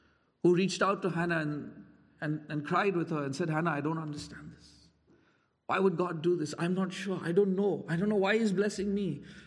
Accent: India; I'm from India

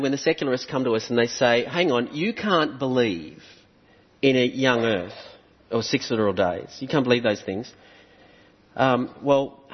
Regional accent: Australia; And I'm from Australia, so I know what it's like to be a little bit more reserved, all right?

